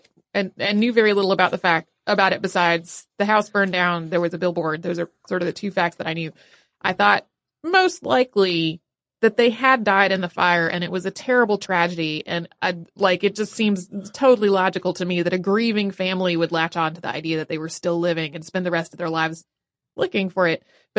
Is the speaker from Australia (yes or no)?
yes; Australia; I must admit that as an Australian, I almost couldn't bear to listen to anything more on Gallipoli